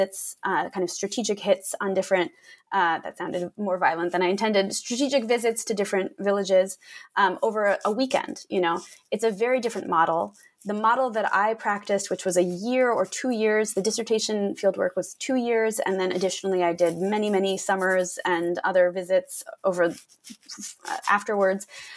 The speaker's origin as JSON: {"language": "English", "country": "United States", "tie": "born or raised there", "said": "I grew up in the United States. I have the privileges of U.S. citizenship."}